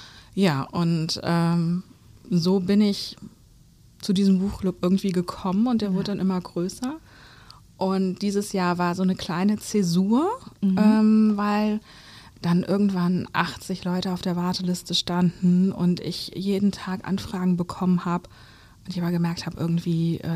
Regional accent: Düsseldorf, North Rhine-Westphalia, Germany; Und das in meiner Heimatstadt Düsseldorf. Also zu dem Zeitpunkt habe ich noch gar nicht wieder in Düsseldorf gewohnt, sondern woanders, aber ich wusste, es geht wieder zurück

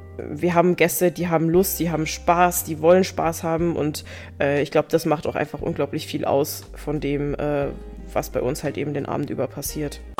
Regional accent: Brauneberg, Rhineland-Palatinate, Germany; also born or lived in Traben-Trarbach; Ich bin in Traben-Trarbach ursprünglich mal geboren, dann bin ich ganz viel umgezogen, und als meine Mama zum zweiten Mal geheiratet hat, dann nach Brauneberg als Kind, und da bin ich dann groß geworden und aufgewachsen.

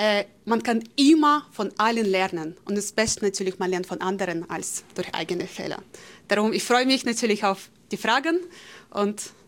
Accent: Russia; German is a second language; now in Germany; Weil meine Geschichte fängt ganz, ganz weiterhin in Russland. Ich komme ursprünglich aus Provinz, City.

